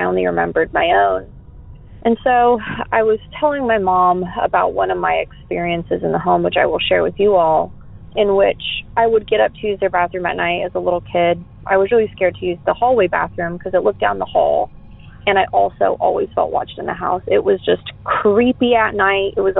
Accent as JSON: {"language": "English", "town": "Denton", "region": "Texas", "country": "United States", "tie": "born there", "said": "I was born in Denton, Texas, and between the years of 1997 and 2003 is when this story takes place."}